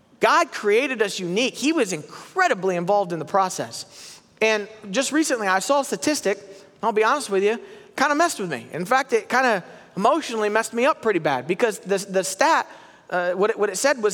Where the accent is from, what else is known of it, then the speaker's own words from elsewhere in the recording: Florida, United States; and we grew up in Florida. We had a wood house.